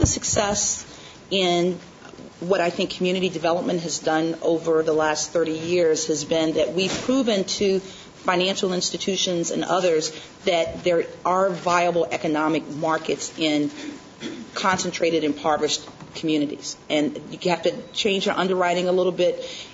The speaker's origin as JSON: {"language": "English", "town": "Danville", "region": "Virginia", "country": "United States", "tie": "born or raised there", "said": "In my lifetime, people were literally hosed down Main Street here in Richmond, in my hometown at Danville."}